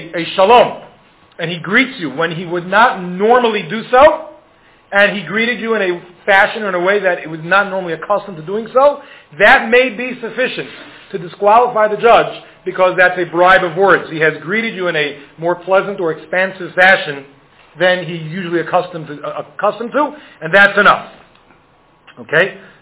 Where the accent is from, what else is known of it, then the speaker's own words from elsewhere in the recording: New York, United States; now in Denver, United States; I'm from New York, where if you say hello, it's like, everything okay?